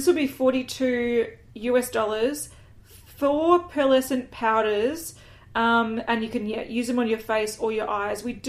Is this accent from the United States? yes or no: no; Australia; Yes, well, I actually feel like this is where I really like being an Australian.